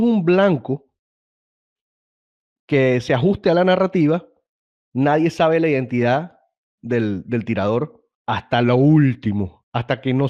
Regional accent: Venezuela; yo como venezolano siempre me sentí indignado

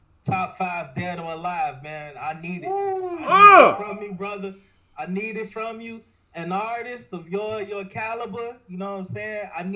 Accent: Chicago, Illinois, United States; I go to Texas and I say I'm from Chicago and they go, like, Chicago.

